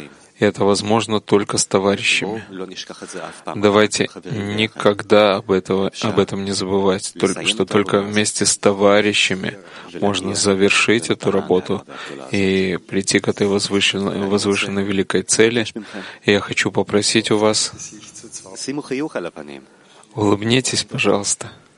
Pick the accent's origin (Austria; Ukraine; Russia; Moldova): Austria; я приехал из Австрии.